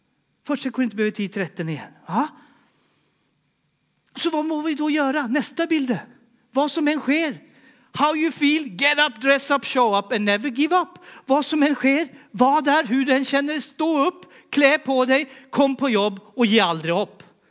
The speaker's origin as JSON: {"language": "Swedish", "country": "Sweden", "tie": "born or raised there", "moved": "yes", "lives_now": "Norway", "said": "Och i Sverige hade vi på den måten 1 minut och 30 sekunder."}